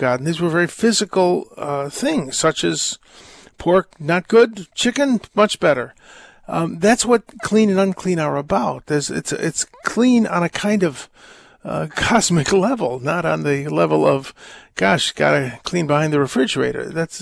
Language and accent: English; United States; I'm an American